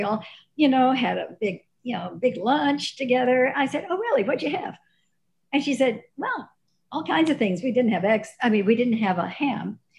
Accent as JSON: {"language": "English", "town": "Dallas", "region": "Texas", "country": "United States", "said": "I'm from Dallas. I think when I was raised Southern Baptist"}